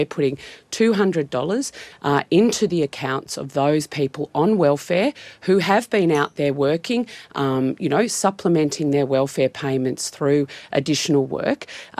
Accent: Victoria, Australia; You know, I'm from Victoria. We know what it's like to be in extended lockdown.

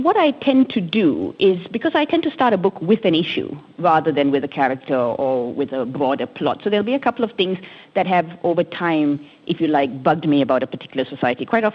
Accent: Malaysia; as a Malaysian, having never been to India, I grew up feeling very strongly Indian.

